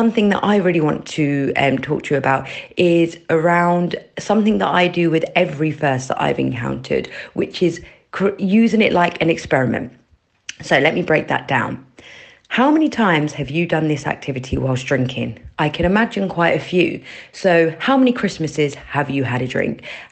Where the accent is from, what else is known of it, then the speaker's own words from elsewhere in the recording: London, United Kingdom; I'm from West London